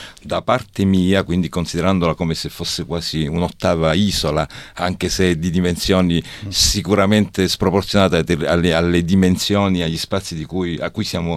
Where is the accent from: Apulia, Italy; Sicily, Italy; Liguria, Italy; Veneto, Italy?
Sicily, Italy; Canneto; perché anche io sono di Canneto.